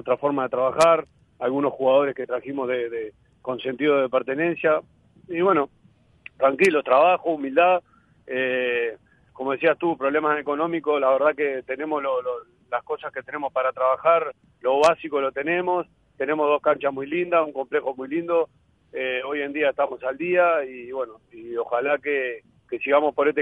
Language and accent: Spanish; Montevideo, Uruguay; me crié en La Teja, soy del barrio, conozco a Progreso, soy hincha del club